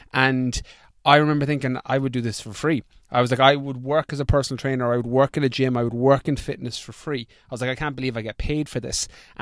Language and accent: English; Galway, Connacht, Ireland; So I'm in the west of Ireland. So when I moved back to Ireland in 2014, I moved to the west of Ireland, back where I grew up in Galway.